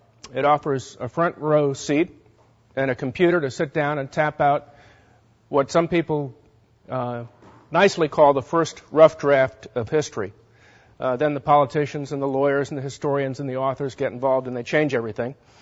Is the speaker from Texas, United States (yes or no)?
no; Arlington, Virginia, United States; It didn't seem too strange to me because I was from Arlington County, Virginia. Voting patterns in Arlington and in Charlottesville have been roughly similar over the past 30, 40 years. My love of politics goes back many years to when I was growing up in Arlington.